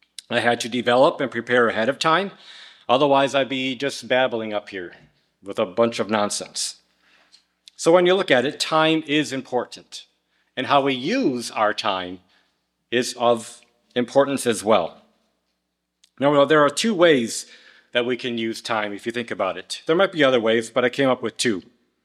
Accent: New York, United States; back home where I grew up in Western New York, because they now have several feet of snow

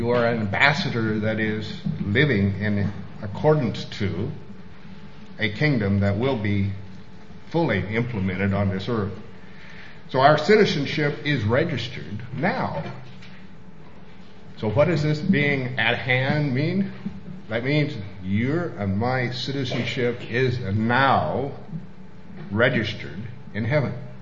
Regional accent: United States; But I'm an American living in a foreign country, and I'm subject to the laws not only of this country I'm living

